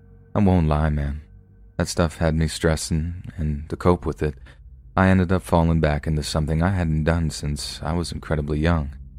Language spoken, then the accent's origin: English; Los Angeles, California, United States; I grew up on Vermont Avenue in South Central Los Angeles, which for those of you that don't know, is the territory of the 8 Tray Gangsta Crips.